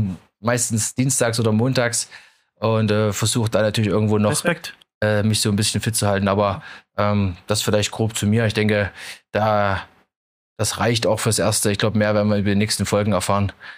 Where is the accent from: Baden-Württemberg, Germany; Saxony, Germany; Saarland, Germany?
Saxony, Germany; Zwickau; born there; now in Munich, Germany; Ich bin ein bisschen länger schon in München, bin 2009 nach München gekommen, bin gebürtig aus Zwickau in Sachsen, da hört man vielleicht auch ab und zu noch raus, bin dann so ein bisschen durch die Welt gereist auch, zumindest in Deutschland und im benachbarten Ausland.